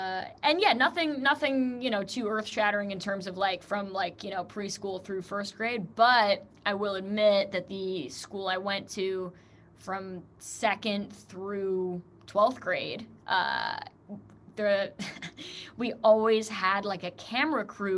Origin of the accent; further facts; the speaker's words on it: New York City, New York, United States; I was raised on the Upper West Side, and to go from the Upper West Side to take the pilgrimage down to Soho for dinner as like a little kid.